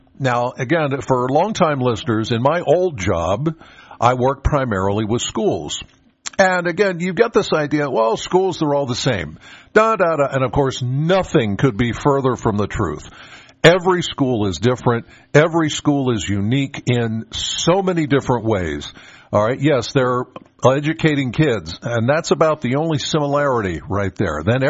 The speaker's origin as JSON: {"language": "English", "town": "Penns Valley", "region": "Pennsylvania", "country": "United States", "said": "I'm from Penns Valley."}